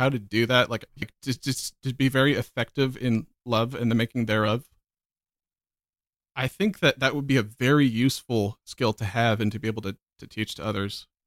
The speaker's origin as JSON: {"language": "English", "country": "Norway", "said": "from Norway."}